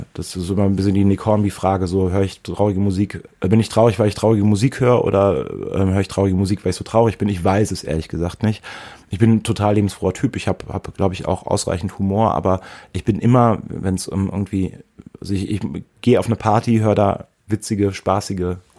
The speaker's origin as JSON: {"language": "German", "town": "Prüm", "region": "Rhineland-Palatinate", "country": "Germany", "tie": "born or raised there", "said": "Darleiden, bezeichnenderweise Darleiden."}